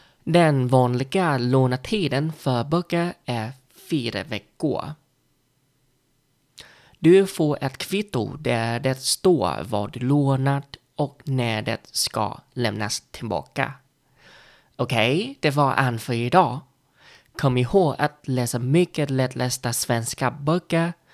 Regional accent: Vietnam; Swedish is a second language; now in Sweden; Jag är en vietnames som bor i Sverige och lär mig svenska.

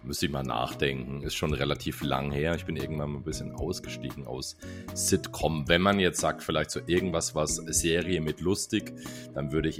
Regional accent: Bamberg, Bavaria, Germany; born there; now in Bayreuth, Germany; In Bamberg.

